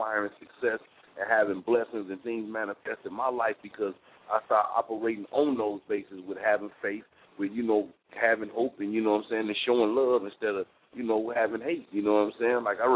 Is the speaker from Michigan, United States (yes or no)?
yes; Flint, Michigan, United States; But, you know, I'm from Flint, you know, it's a small city, so we crabs in the bucket.